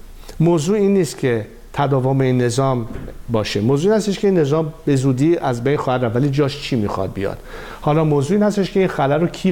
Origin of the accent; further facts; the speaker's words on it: Iran; به عنوان یک ایرانی که هدفم منافع ملی کشورمون هست